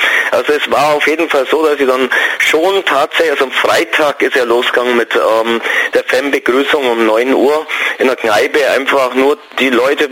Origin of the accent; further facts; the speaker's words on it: Augsburg, Bavaria, Germany; als Augsburger